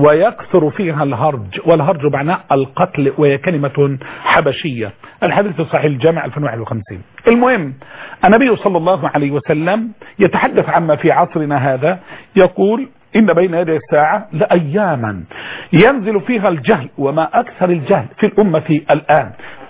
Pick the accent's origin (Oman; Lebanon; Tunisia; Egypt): Egypt; بل هناك عندنا في مصر في بعض الأماكن التي همشت عمدا لسنوات كثيرة